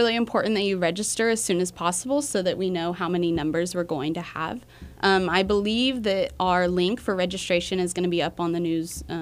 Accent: Abilene, Kansas, United States; I'm from Abilene.

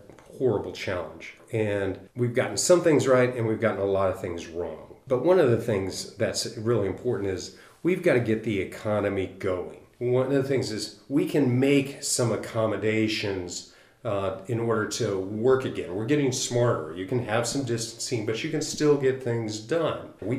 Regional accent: Hays, Kansas, United States; I grew up in Hayes.

